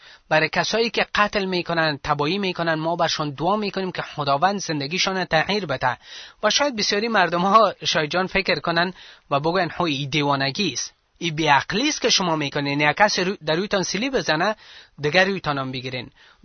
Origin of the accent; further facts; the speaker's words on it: Afghanistan; ما کسایی که پیروای عیسی مسیح هستیم، مسیحای افغان، ما افغان هستیم.